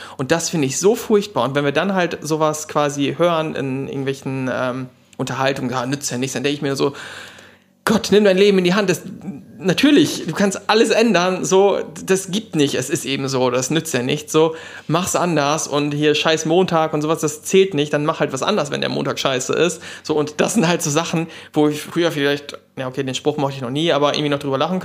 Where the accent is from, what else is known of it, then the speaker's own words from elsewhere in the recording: Lower Saxony, Germany; ich komme aus Ostfriesland, also ganz oben links in Deutschland.